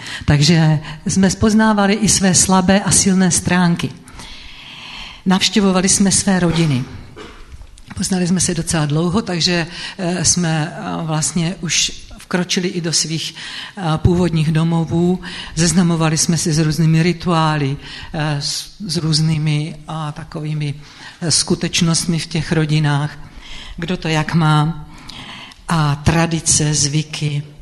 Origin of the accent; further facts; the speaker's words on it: Slovakia; a už jste tady slyšeli, že pocházíme ze Slovenska a příští rok budeme slavit 40 let našeho manželství. Máme dohromady 124 let.